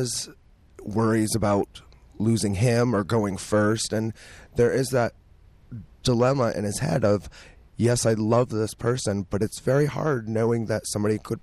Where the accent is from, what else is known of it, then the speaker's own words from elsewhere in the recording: Toledo, Ohio, United States; also born or lived in New York; Actually, I'm originally from Toledo, but I spent many, many years in New York.